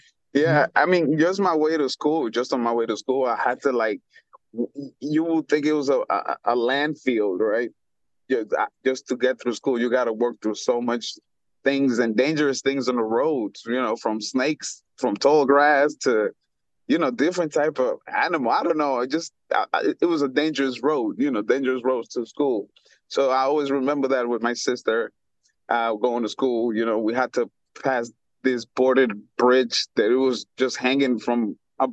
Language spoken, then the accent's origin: English; Honduras; having that Spanish side, you know, growing up in Honduras